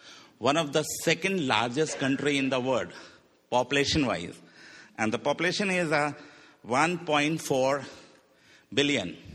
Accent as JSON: {"language": "English", "country": "India", "second_language": "English", "said": "So I come from India."}